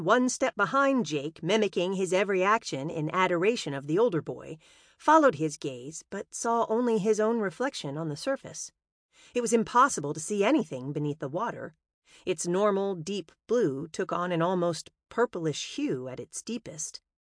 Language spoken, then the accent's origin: English; Huntsville, Alabama, United States; also born or lived in Georgia; In this book, I wanted to share folklore in the form of ghost stories from Alabama, my home state since I was 12 years old, when I moved to Huntsville from Georgia.